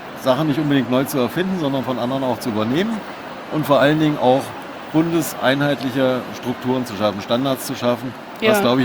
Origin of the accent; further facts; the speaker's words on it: Hesse, Germany; ich bin auch aus Hessen.